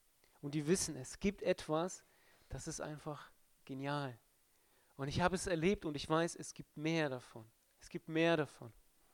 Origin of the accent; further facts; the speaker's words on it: Berlin, Germany; wir kommen aus Berlin, sind dort als Gemeindegründer unterwegs, in Ost-Berlin